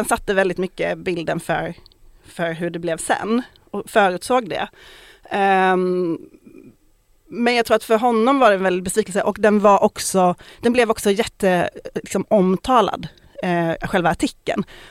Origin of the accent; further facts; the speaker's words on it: Malmö, Skåne, Sweden; Jag kom ju från Malmö då, men nu har jag träffat många som är så, för så är folk i Stockholm, har jag insett.